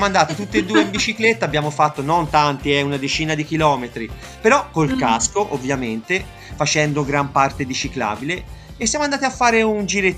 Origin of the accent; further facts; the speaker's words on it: Montemagno, Tuscany, Italy; also born or lived in Viareggio; now in Livorno, Italy; io sono nata a Viareggio e sono cresciuto in una piccola frazione di 200 anime che si chiama Montemagno. Sono nel comune di Camaiore, in provincia di Lucca. Però da 6 anni mi sono trasferita a Livorno.